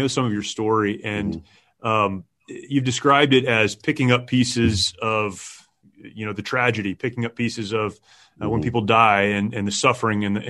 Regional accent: California, United States; But so that's my hometown, and I've tried to keep that quiet.

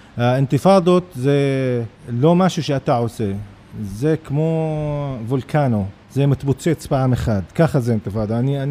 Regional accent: Palestine; אני בתור פלסטיני, אני לא יכול לחלום פחות יותר.

